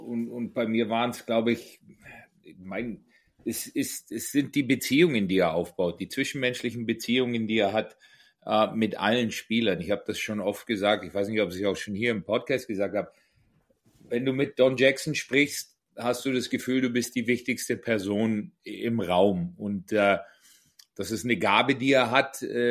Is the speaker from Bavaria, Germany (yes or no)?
yes; Bavaria, Germany; Als Allgäuer kann ich das schon noch.